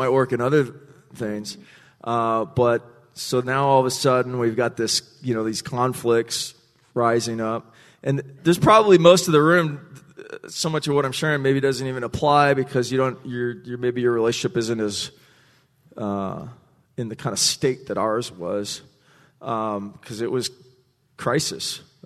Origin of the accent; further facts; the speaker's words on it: Hawaii, United States; it brought me back to my childhood growing up in Hawaii.